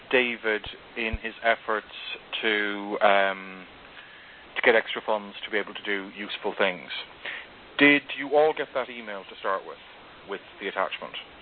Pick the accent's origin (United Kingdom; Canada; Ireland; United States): Ireland; As I'm Irish, that makes me think of nuns, but you'll have to excuse me for that.